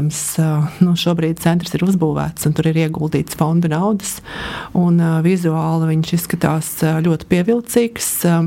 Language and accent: Latvian; Kurzeme, Latvia; neskatoties uz to, ka pat esmu kurzemniece